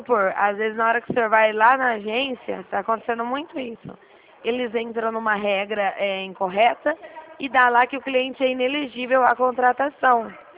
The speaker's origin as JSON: {"language": "Portuguese", "town": "Dracena", "region": "São Paulo", "country": "Brazil", "said": "Eu sou de Dracena, não sei se o senhor conhece aqui. Dracena, perto de Presidente Prudente."}